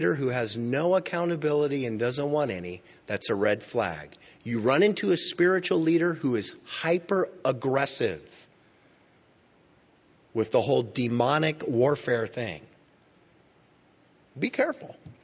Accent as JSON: {"language": "English", "town": "Albuquerque", "region": "New Mexico", "country": "United States", "tie": "born or raised there", "said": "When I was growing up in Albuquerque, I was a part of Calvary Chapel of Albuquerque, wonderful church."}